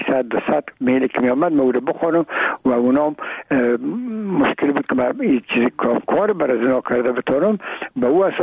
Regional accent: Afghanistan; من و بسیاریشان در این افغانستان تولد نشدن، در یک ممول کشور دیگه بودن و میگم ما افغان هستیم

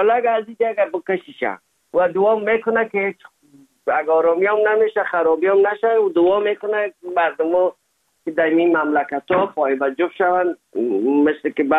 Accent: Afghanistan; now in Germany; زمانی که ما از افغانستان آمدیم

